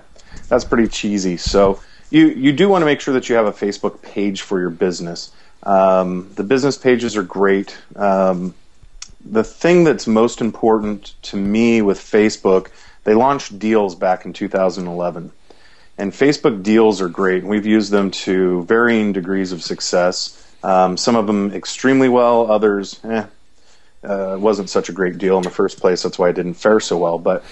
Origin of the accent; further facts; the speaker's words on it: United States; I'm English-speaking, live in the United States, have my whole life.